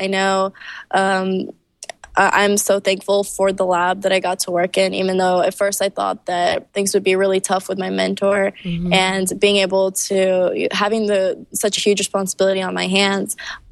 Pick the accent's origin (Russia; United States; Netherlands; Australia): Russia; Well, because I am from Russia